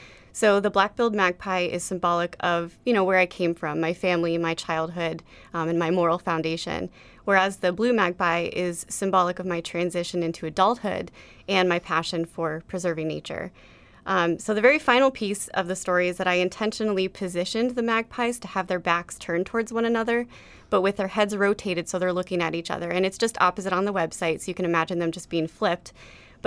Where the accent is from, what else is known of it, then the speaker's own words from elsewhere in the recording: Colorado, United States; I grew up in Colorado, where the state bird is the lark bunting.